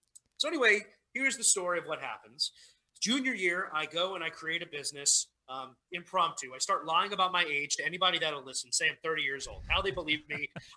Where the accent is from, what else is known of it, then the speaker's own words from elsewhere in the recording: Staten Island, New York, United States; I came from Staten Island, New York.